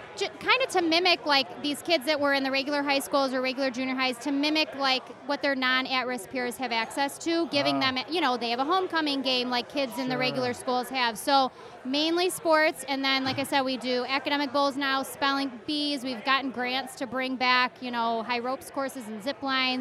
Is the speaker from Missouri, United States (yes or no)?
no; Forest Park, Illinois, United States; I'm from LaGrange, so, like, I grew up in Forest Park